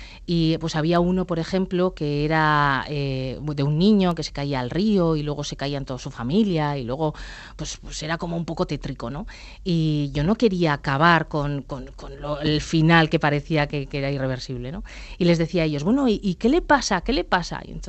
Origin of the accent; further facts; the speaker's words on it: Irun, Basque Country, Spain; now in Pamplona, Spain; nosotras vivimos en Pamplona, somos de Irún, sabemos, conocemos un poco la sociología de por aquí y de cómo es la sociedad y de cómo es nuestros vecinos y nosotras somos euskaldunas